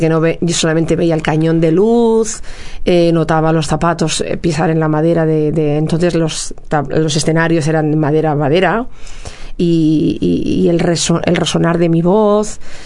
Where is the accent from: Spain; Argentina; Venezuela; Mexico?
Spain; Barcelona, Catalonia; born there; Yo nací en Barcelona, mi padre vino a trabajar aquí y mi padre era jardinero, trabajaba para el Ayuntamiento de Barcelona. Era uno de los que hizo los jardines del Arco del Triunfo, imagínate. Y yo nací aquí, pero toda mi familia es cordobesa